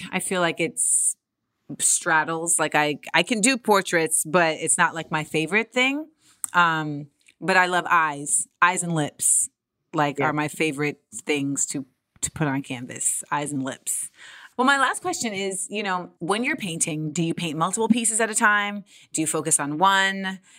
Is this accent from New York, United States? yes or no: no; Orlando, Florida, United States; And I love this piece because I grew up in Orlando, Florida.